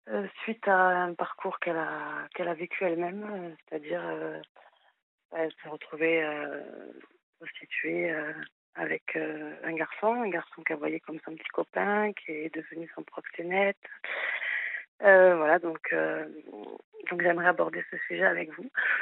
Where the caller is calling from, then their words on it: Toulouse, Occitanie, France; Alors j'ai 33 ans et je suis de Toulouse.